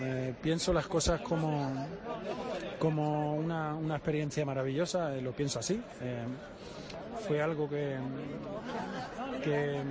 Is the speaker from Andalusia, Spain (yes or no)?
yes; Málaga, Andalusia, Spain; por lo que representaba para mí mi tierra